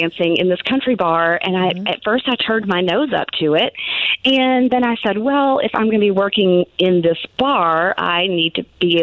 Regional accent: Georgia, United States; Okay, well, when I was a small child growing up in Middle Georgia, every little girl started taking ballet and tap when they were three.

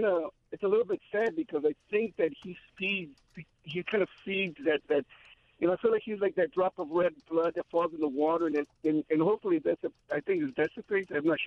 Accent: Chicago, Illinois, United States; Here in Chicago, I'm from Chicago, you know

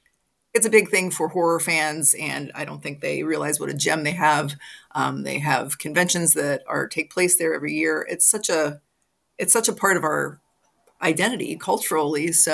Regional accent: Cranberry, Pennsylvania, United States; also born or lived in Oakmont; Cranberry, and then I worked at a video store in Oakmont, PA, when my parents moved there.

